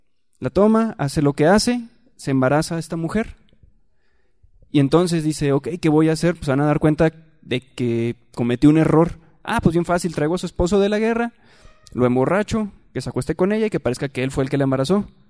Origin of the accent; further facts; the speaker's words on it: Ciudad Juárez, Chihuahua, Mexico; Yo soy de Ciudad Juárez y yo viví en la época donde era como el COVID